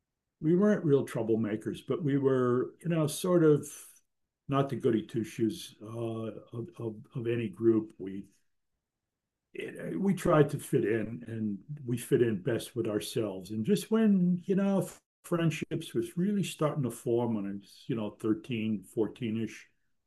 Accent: Mount Vernon, New York, United States; also born or lived in Bronx; I was born in Mount Vernon, New York. Spent a year living, year and a half living in the Bronx, and then back to Mount Vernon, and went through elementary school, there.

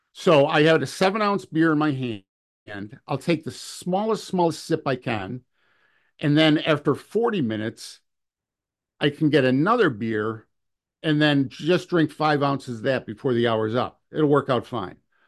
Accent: Orchard Park, New York, United States; I'm talking from Buffalo back out to Orchard Park where I grew up

